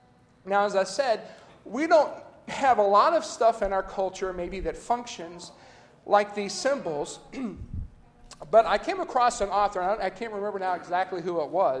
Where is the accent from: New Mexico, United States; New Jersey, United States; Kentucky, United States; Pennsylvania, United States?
Kentucky, United States; now in Tennessee, United States; So I thought, since I'm from Kentucky and I'm here in Tennessee